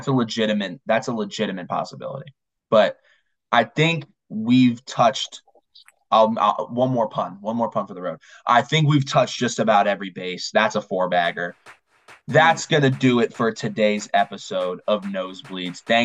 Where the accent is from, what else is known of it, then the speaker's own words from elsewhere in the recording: New York, United States; I grew up around New York. I've lived around New York. I only moved out west for like a little bit. So I've lived and then I moved back. So I've lived around New York for call it, I'm 21.